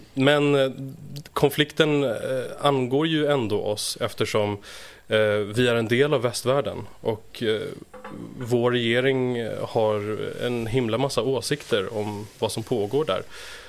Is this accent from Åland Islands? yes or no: no; Jordan; also born or lived in Egypt; jag är uppvuxen i Mellanöstern. Mm. I Egypten och Jordanien. Och i Jordanien, där liksom gick jag gymnasiet och där är alla mina barndomsvänner kommer därifrån.